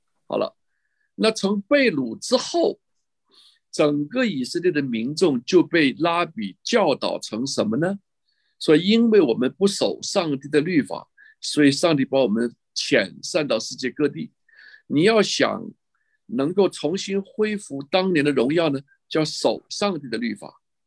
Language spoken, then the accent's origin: Chinese; China; 你想想，你我从小到大，我们在中国大陆长大